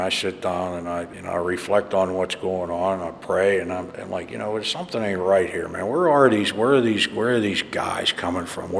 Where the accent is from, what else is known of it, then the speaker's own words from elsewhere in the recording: Penn Hills, Pennsylvania, United States; I'm from Penn Hills.